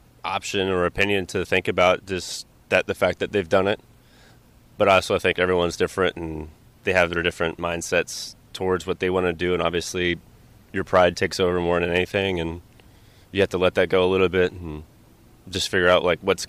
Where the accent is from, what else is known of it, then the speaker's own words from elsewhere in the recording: Orlando, Florida, United States; obviously growing up in Orlando. I think anybody that would grow up in the state of Florida would love to play for the Rays